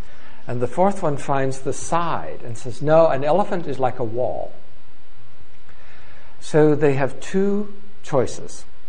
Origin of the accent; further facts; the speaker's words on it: California, United States; now in Switzerland; from Switzerland and originally from California.